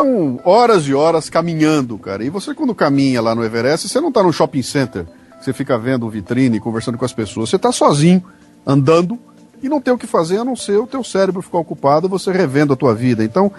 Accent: Bauru, São Paulo, Brazil; born there; moved away as an adult; now in São Paulo, Brazil; Vim para São Paulo com 19 anos, nasci em Bauru

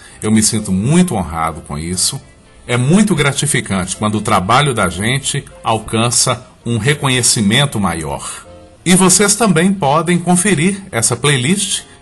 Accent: Sete Lagoas, Minas Gerais, Brazil; Eu sou de Sete Lagoas, Minas Gerais. Eu sou deficiente visual desde que nasci.

